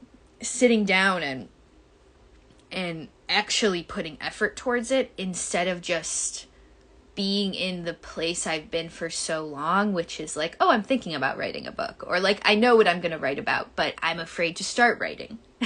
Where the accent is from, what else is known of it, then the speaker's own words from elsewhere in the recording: United States; One of the most profound moments of my life as an American was when I visited Vietnam.